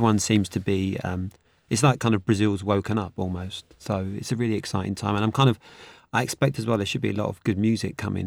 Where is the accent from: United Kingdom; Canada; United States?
United Kingdom; England; France is kind of, as much as it pains me to say as an Englishman, France, they're really into it.